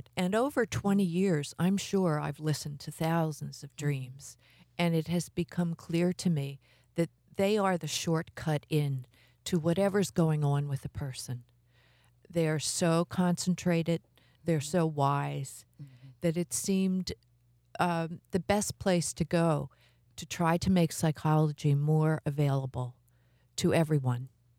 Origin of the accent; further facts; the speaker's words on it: Philadelphia, Pennsylvania, United States; I grew up in Southwest Philadelphia.